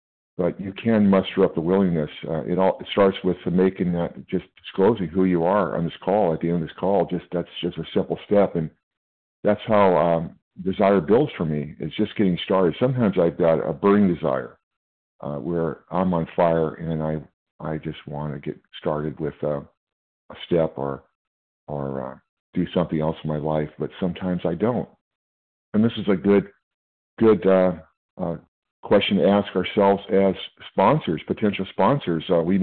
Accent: California, United States; I'm from California.

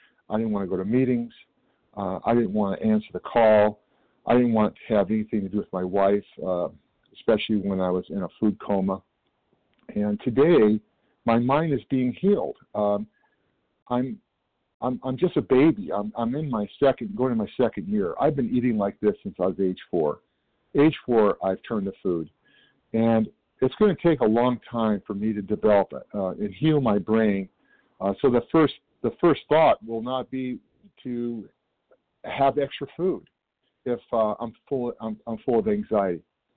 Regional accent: California, United States; Good morning. I'm from California

